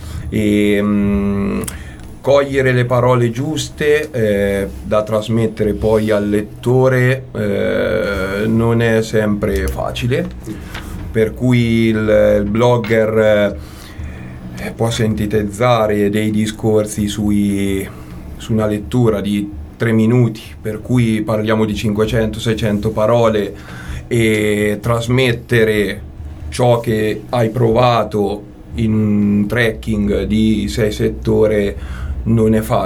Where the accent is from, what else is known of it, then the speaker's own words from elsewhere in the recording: Umbertide, Umbria, Italy; born there; Io sono nato a Umbertide e non nel bacino del Trasimeno